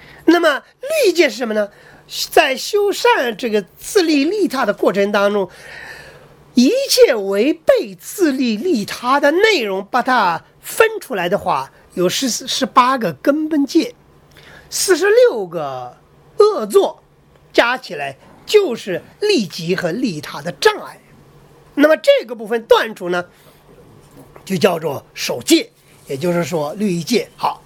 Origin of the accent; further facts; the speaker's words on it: China; 我们中国人都知道这个政府的文件很有意思，